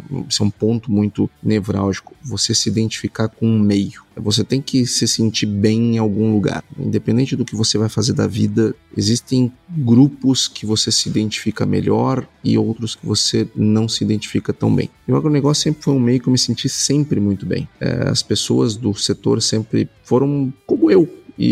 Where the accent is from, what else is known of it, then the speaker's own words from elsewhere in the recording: Quaraí, Rio Grande do Sul, Brazil; moved away as an adult; now in Porto Alegre, Brazil; saí de Quaraí cedo, saí, tinha 18 anos, para fazer vestibular, aquela coisa toda. Uma cidade pequena, não tinha estrutura para se desenvolver. E eu fui morar em Porto Alegre